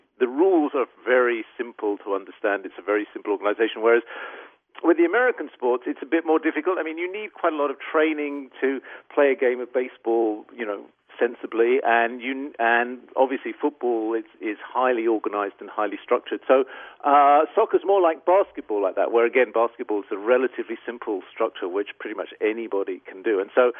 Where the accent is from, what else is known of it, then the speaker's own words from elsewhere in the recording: England, United Kingdom; I'm English, and in soccer terms